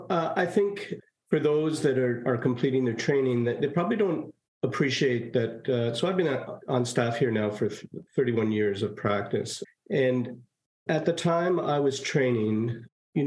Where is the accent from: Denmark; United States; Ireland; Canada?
Canada; Saint-Laurent, Quebec; born there; I was born in Saint-Laurent, Quebec. I was the youngest of four children.